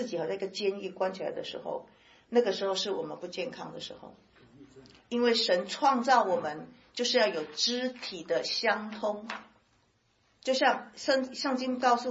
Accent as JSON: {"language": "Chinese", "country": "China", "said": "我们都中国人都很了解哈，"}